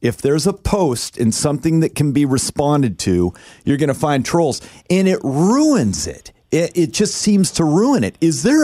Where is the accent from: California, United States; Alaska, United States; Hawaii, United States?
Alaska, United States; I was from Alaska, so I wanted to check out the gubernatorial kind of dialogue post-election and senatorial race as well.